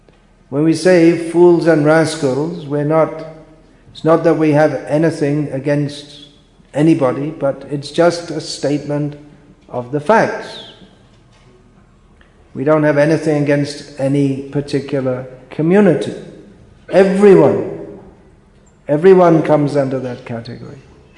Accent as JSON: {"language": "English", "country": "India", "said": "I'm born in India and... I'll die in India, and I'm Indian"}